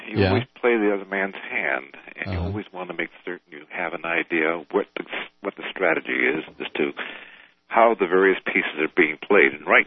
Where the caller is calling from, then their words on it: California, United States; Now I'm calling from the Bay Area.